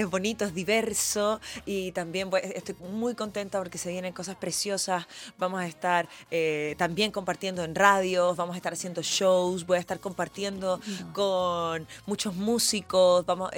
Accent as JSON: {"language": "Spanish", "country": "Chile", "said": "como salsera chilena"}